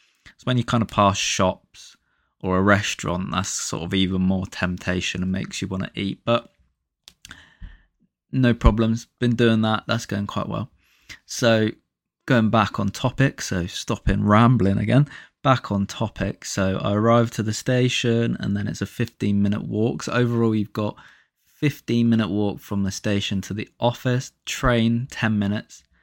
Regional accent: Reading, South East England, United Kingdom; So, I'm from Reading, so around there

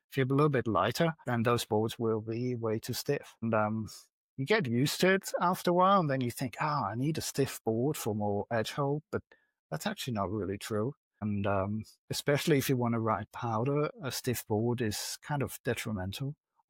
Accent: Munich, Bavaria, Germany; Like I grew up in Munich and surfing the famous Eisbach there. Like I used to be a local there.

